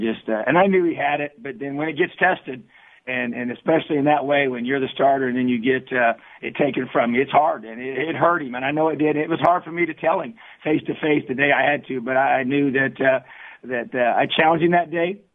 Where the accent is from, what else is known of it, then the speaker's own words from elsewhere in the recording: New Castle, Indiana, United States; it meant so much to me to represent my home state. And like you said, I've been a high school coach in this state for 10 years and played my high school football here. My dad was my high school coach, and being from Newcastle